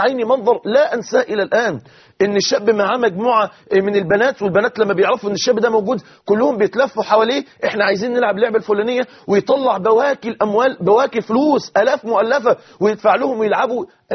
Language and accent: Arabic; Mansoura, Dakahlia, Egypt; كان عندنا في المنصورة ظهرت إشاعة إن ماء النيل ملوث بمواد كيماوية